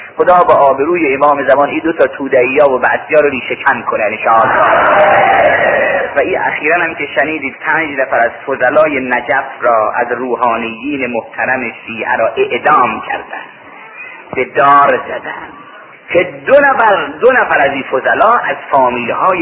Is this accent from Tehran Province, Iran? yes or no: no; Mashhad, Razavi Khorasan, Iran; گفتم من اصلا مال مشهده.